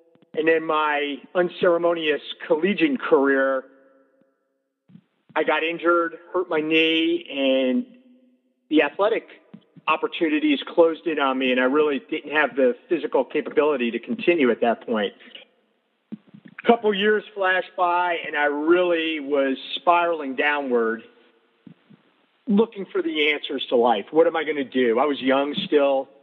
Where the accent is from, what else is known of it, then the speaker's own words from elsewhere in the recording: Northeast, United States; I grew up in the Northeast, okay. And my life revolved around sports.